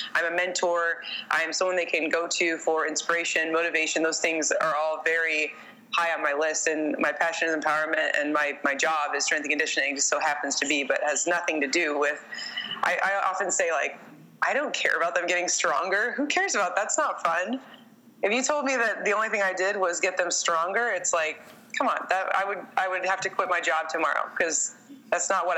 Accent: Omaha, Nebraska, United States; I grew up in Omaha and it's not super diverse, and it's just, you know, it's just any Midwest city.

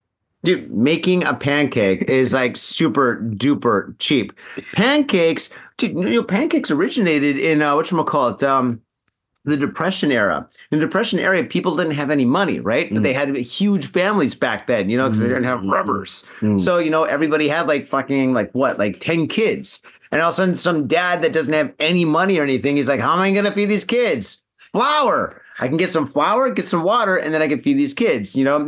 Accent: Michigan, United States; Yeah, dude, I'm from Michigan, right?

